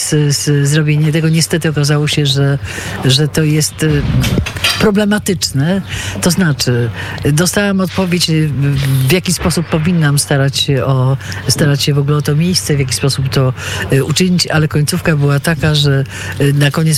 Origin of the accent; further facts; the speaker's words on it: Gdańsk, Pomeranian Voivodeship, Poland; A dla mnie osobiście, jako dla gdańszczanki, ja się urodziłam w Gdańsku, mieszkam tutaj od wielu, wielu lat, kończyłam wszystkie szkoły, z wyjątkiem krótkiej przerwy na studia w Poznaniu, na częściowe studia w Poznaniu. I ja jestem, no, bardzo, że tak powiem, przywiązana do mojego miasta.